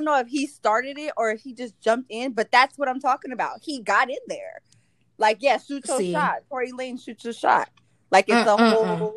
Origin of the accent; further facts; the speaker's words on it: Los Angeles, California, United States; I'm from Los Angeles, South Central. Like, that's where I'm from.